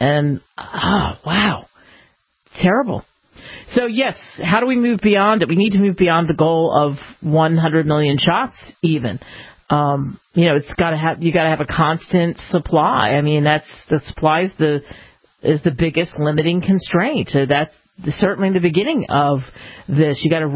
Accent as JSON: {"language": "English", "country": "United States", "said": "Listen, I'm an American."}